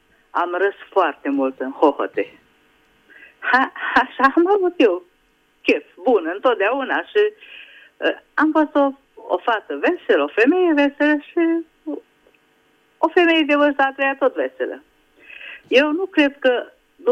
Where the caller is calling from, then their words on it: Budapest, Hungary; din Budapesta.